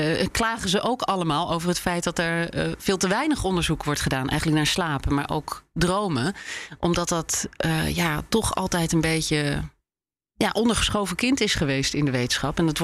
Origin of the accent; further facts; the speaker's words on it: Rotterdam, South Holland, Netherlands; ik kom zelf uit Rotterdam-Zuid.